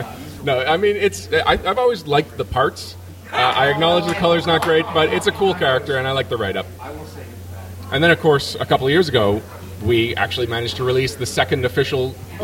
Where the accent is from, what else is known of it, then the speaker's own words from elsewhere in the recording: Montreal, Quebec, Canada; this figure that I'm very familiar with from my childhood was from my hometown